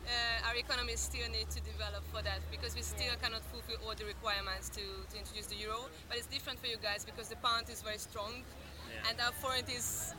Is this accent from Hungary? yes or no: yes; Kecskemét, Bács-Kiskun, Hungary; moved away; I moved here 8 years ago. I'm from the countryside, the city called Kecskemét. It's like 1 hour by train from Budapest.